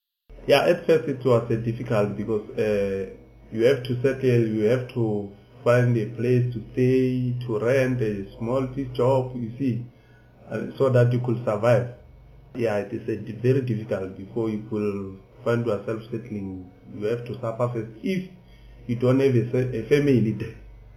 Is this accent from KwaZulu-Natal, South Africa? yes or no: no; Tamahansi, Limpopo, South Africa; also born or lived in Hammanskraal; I grew up in Limpopo province, at Tamahansi village. Before it was Potgietersrus, but now it's been known as Mokopane. So I moved from there to Gauteng to look for the job, and that's where I am today.